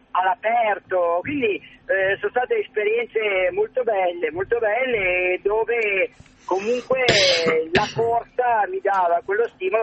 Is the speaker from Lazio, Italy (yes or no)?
no; Genoa, Liguria, Italy; Io molto, essendo genovese, ho grande amore per la Riviera di Ponente